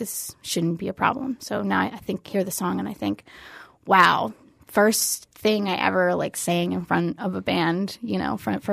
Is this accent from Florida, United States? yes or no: yes; Fort Lauderdale, Florida, United States; now in Fort Myers, United States; I grew up in Fort Lauderdale.